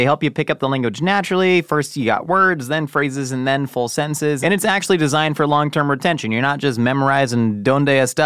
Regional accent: California, United States; I grew up in Southern California.

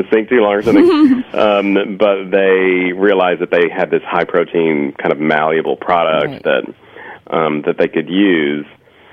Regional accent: Texas, United States; I like Tex-Mex flavors and Mexican food growing up in Texas, and salsas and everything.

